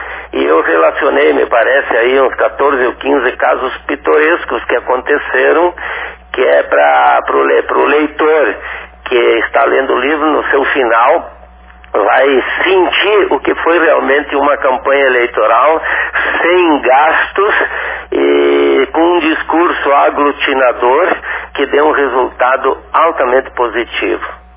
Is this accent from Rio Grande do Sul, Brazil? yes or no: yes; Frederico Westphalen, Rio Grande do Sul, Brazil; aqui em Frederico Westphalen, que é minha cidade, minha terra natal.